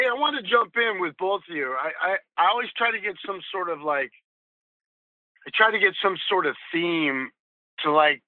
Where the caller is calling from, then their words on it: Des Moines, Iowa, United States; I'm calling from Des Moines, Iowa, so, you know, middle of the United States